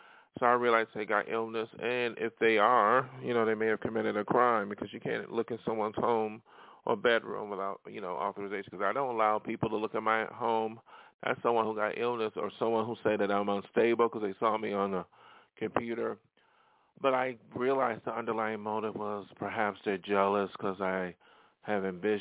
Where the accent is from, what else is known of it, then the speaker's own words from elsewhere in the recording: Pennsylvania, United States; now in Hollywood, United States; had a manager when I came out here from Pennsylvania to Hollywood, but that was in the 80s.